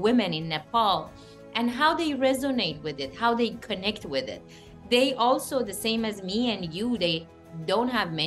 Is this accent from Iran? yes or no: yes; Iran; we grew up in Iran and we have that experience